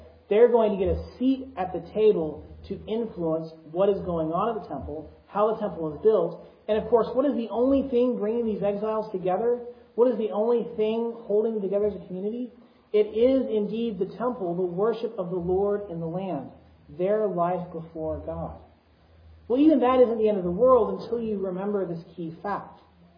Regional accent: Texas, United States; I come from Texas, and all the big cities are up the 35 corridor.

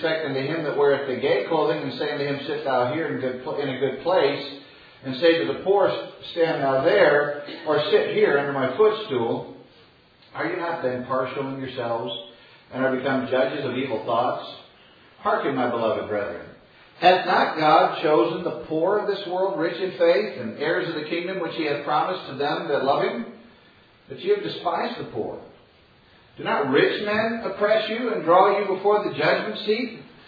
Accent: Midwest, United States; And I'm from the Midwest, and so some people have certain notions that basically everybody out there is a Christian

